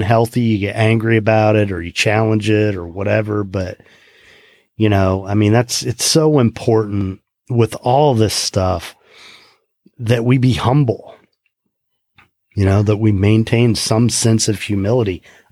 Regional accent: Indiana, United States; I grew up in Indiana, you know, which is one of the three states that claims to be the birthplace of Abraham Lincoln

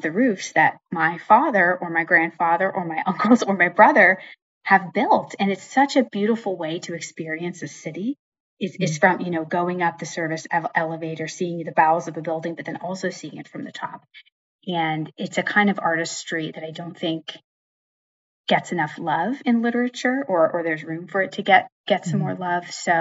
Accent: Pennsylvania, United States; I grew up in Western Pennsylvania. This story is very personal to me. I come from a family of roofers, my grandfather, my dad, my uncles, my brother.

